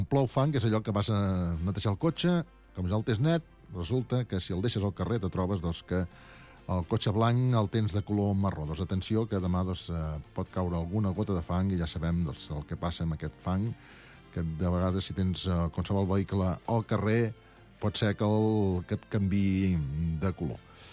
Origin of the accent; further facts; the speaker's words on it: Girona, Catalonia, Spain; també ens alegrem molt com a gironins que tinguem un representant